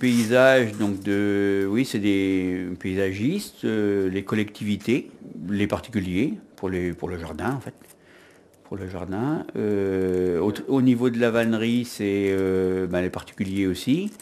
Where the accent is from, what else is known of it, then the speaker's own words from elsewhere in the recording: Brittany, France; je suis pas breton parce que je suis originaire du Pays Gallo, mais par contre, je suis amateur de danse bretonne